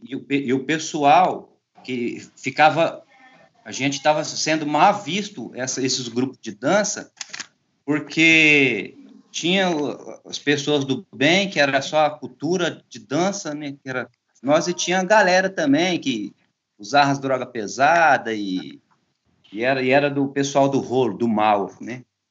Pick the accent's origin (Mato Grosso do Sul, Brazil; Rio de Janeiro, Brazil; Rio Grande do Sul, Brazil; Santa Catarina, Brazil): Mato Grosso do Sul, Brazil; Paranaíba; now in Brasília, Brazil; Eu sou natural de Paranaíba … atualmente eu moro em Brasília